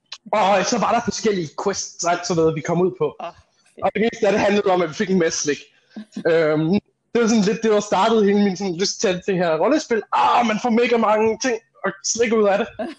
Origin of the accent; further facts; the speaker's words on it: Aarhus, Central Denmark Region, Denmark; Jeg er oprindeligt fra Aarhus, ikke?